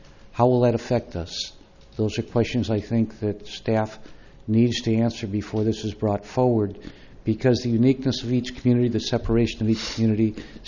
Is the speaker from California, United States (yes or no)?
yes; Templeton, California, United States; I'm from Templeton.